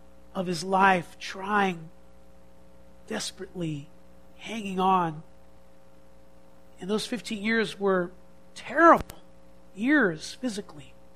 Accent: United States; I'm an American. I don't know if you can tell by the accent or the look. I don't belong here.

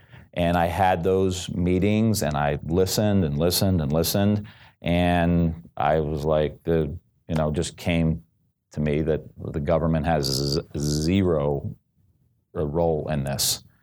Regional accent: Ohio, United States; So when I started, I told you I come from Northeast Ohio. I grew up Catholic. I went to Catholic schools.

